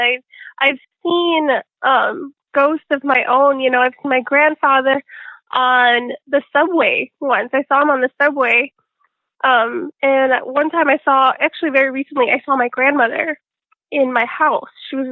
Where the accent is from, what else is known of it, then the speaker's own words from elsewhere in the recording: Chicago, Illinois, United States; Yes, I am from the south side of Chicago. I lived in the West Elgin area that's very near Midway Airport. I pretty much grew up on the south side of Chicago, and then we moved out to the Bolingbrook area when I was a teenager.